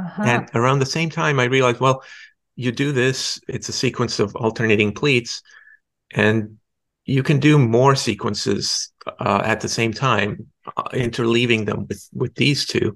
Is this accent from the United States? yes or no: no; Croatia; So I grew up in Croatia and went to school there and finished my undergraduate degree in mathematics and computer science.